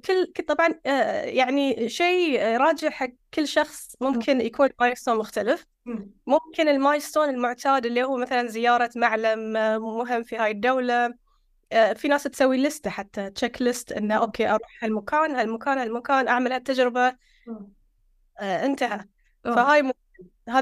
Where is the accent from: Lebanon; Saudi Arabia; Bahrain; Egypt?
Bahrain; also born or lived in Lamu, Kenya; البحرين هو يعني بيتي وأصلي، وأنا من البحرين، المقر الأساسي، المركز البحرين، المركز الثاني لي هو جزيرة لامو، فصرت يعني بين البحرين جزيرة لامو